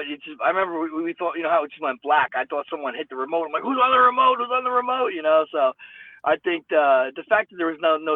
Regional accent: Toms River, New Jersey, United States; In Toms River, yep.

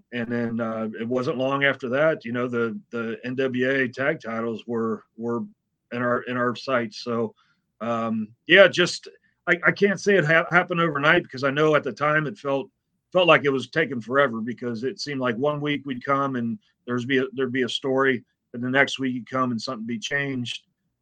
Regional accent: Kentucky, United States; I'm from Northern Kentucky. So, you know, I got a little bit of little country in me as well, but a little redneck

